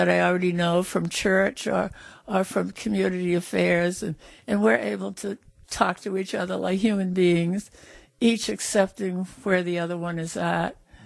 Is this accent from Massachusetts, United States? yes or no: no; Hooksett, New Hampshire, United States; also born or lived in Concord; I was born in Concord because that's where my mother had her babies, but I grew up on a farm in Hooksett, just downriver from here.